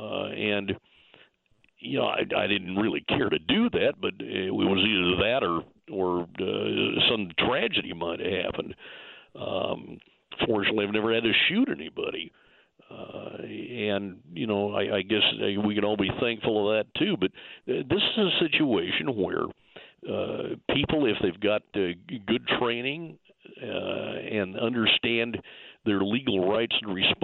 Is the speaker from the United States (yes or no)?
yes; Pacific Northwest, United States; I live in the West. I grew up out here in the Pacific Northwest